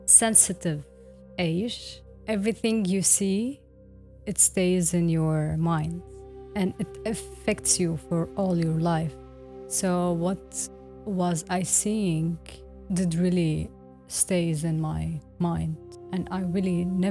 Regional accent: Banyas, Tartus Governorate, Syria; I'm originally from Banyas. It's a small city at the coastal area in Syria. It's a very nice city. It's surrounded by mountains. And also around the city has historical places.

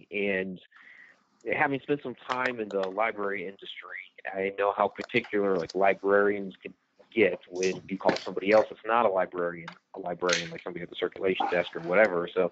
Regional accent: Cleveland, Ohio, United States; born there; I was born in Cleveland, Ohio.

